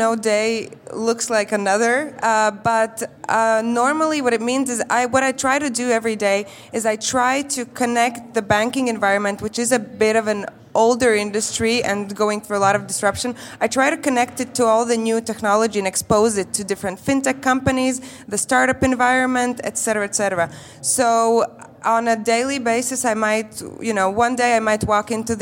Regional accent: Riga, Latvia; I'm originally here from Riga, Latvia.

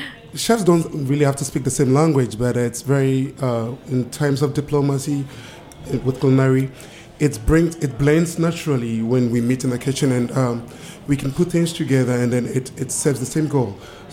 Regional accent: Ghana; now in United States; I'm from the Gold Coast, now known as Ghana, which is in West Africa. I've been around the United States since 2002

